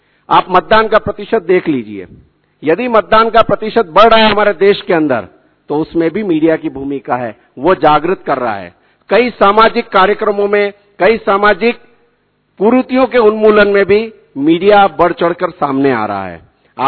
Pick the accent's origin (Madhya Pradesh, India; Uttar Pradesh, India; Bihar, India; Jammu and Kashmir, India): Madhya Pradesh, India; Indore; इंदौर की धरती से, भारत का सबसे स्वच्छ शहर है मेरा शहर इंदौर, वहां से आप सभी को पुनः बहुत बहुत शुभकामनाएं देता हूं।